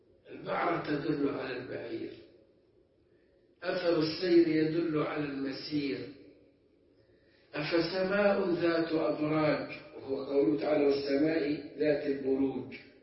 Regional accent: Egypt; الخرافات دي عندنا في القريه أو على مستوى الناس الجهلة، وطلعت على مستوى الناس المتعلمين. كنت فاكر إني عندنا في مصر

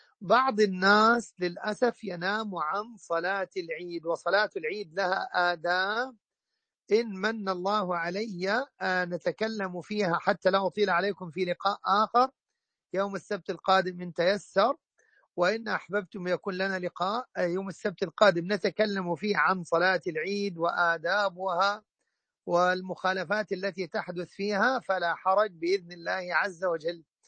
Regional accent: Egypt; وأن يحفظ بلادنا مصر من كل مكروه وسوء

